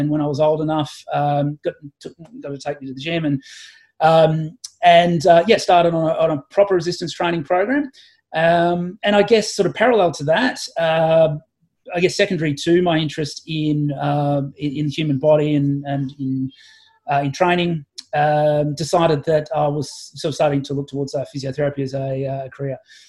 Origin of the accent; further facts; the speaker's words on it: Ballarat, Victoria, Australia; now in Tokyo, Japan; Sure. Yeah, so I grew up in Australia in a town called Ballarat, which for all your international listeners is about 100 k's outside Melbourne.